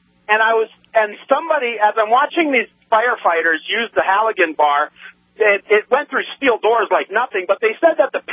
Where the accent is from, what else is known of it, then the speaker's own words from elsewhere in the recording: Iowa, United States; And I can remember being a youngster. I grew up in Iowa. Everybody knew the law enforcement officers.